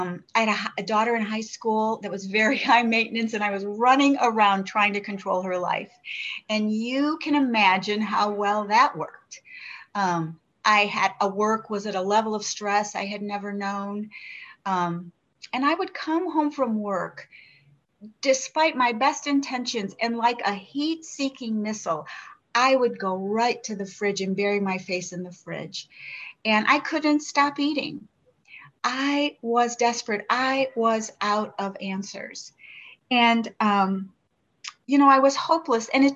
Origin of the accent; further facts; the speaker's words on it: Cleveland, Ohio, United States; now in Montana, United States; I do live in Montana, and I'm so grateful to be in Montana. I married into the West. I'm from Cleveland originally.